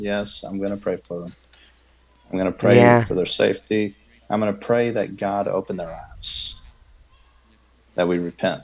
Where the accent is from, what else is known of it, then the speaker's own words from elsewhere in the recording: Texas, United States; also born or lived in Louisiana; I was born in Louisiana, but still, that was the nearest NICU, but I was raised in Texas.